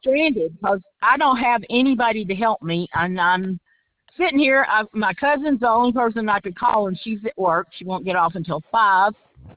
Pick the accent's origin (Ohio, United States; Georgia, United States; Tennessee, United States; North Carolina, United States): Tennessee, United States; Chattanooga; now in Albuquerque, United States; Well, I'm from Tennessee originally, from Chattanooga.